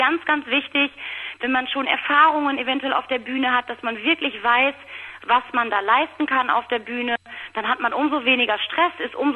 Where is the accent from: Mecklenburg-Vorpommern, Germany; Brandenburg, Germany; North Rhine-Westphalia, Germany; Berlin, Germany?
North Rhine-Westphalia, Germany; Rhede; Hier in meiner Heimatstadt in Rhede, da erkennen mich natürlich immer noch sehr viele